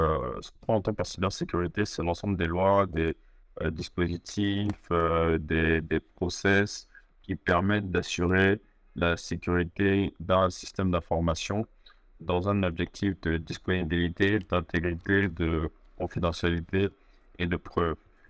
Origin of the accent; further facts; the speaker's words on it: Côte d’Ivoire; je suis ivoirien.